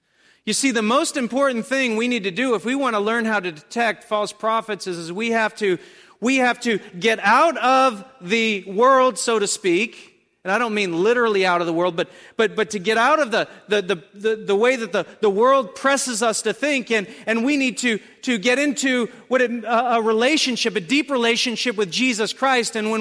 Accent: North Carolina, United States; I grew up in North Carolina, so I can make fun. So that's the way I used to speak.

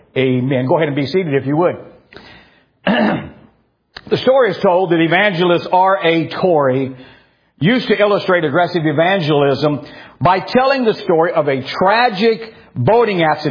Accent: Illinois, United States; I grew up in Illinois, so I'm familiar with some of that.

